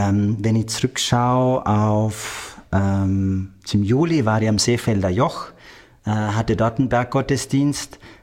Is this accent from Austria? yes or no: yes; Vorarlberg, Austria; Ich komme ursprünglich aus Vorarlberg, da rundherum viele schöne Berge.